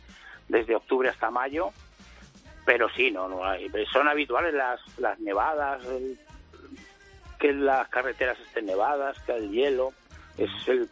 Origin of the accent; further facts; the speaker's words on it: Madrid, Community of Madrid, Spain; Soy de Madrid, de la zona